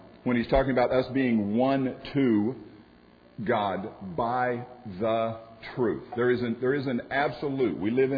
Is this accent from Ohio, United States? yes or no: no; Florida, United States; Growing up in Florida, the situation that they were showing in the video, I've seen repeatedly in Florida.